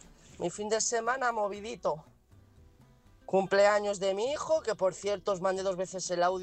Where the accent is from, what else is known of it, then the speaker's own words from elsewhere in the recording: Madrid, Community of Madrid, Spain; de Carabanchel.